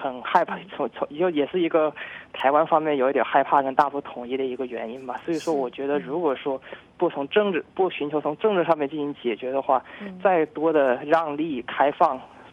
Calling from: Hubei, China; 我不是台湾的学生了，但是我是一个大陆人，我也相当于是九零后的吧。

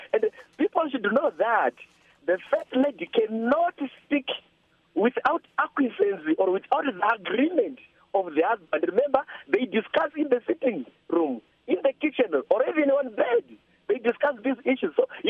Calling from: Harare, Zimbabwe; I'm calling from Harare.

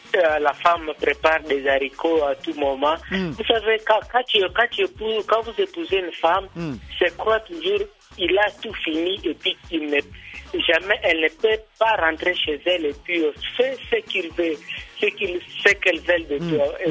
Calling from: Kampala, Central Region, Uganda; Ouais, je suis à Kampala

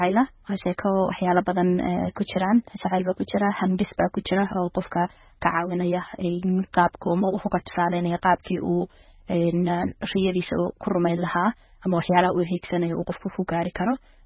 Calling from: Minnesota, United States; waxaan ka imaaday gobolka Minnesota

